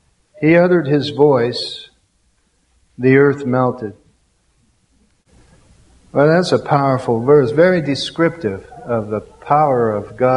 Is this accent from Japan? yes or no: yes; Japan; I grew up in Japan, where Buddhism is a predominant religion